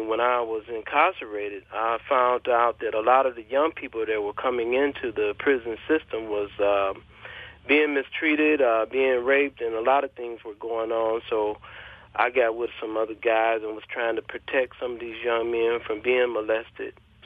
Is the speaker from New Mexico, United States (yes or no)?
no; Chicago, Illinois, United States; born there; moved away; When I was younger, pretty much I was born in Chicago, and my dad got a job at V8, and we soon followed him over.